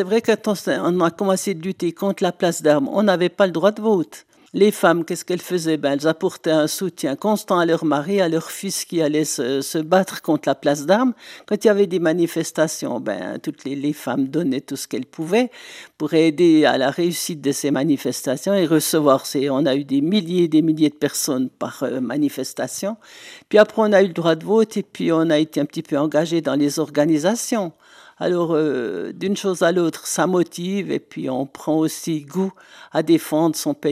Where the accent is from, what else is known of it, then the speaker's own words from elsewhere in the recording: Jura, Switzerland; parce qu'on est jurassienne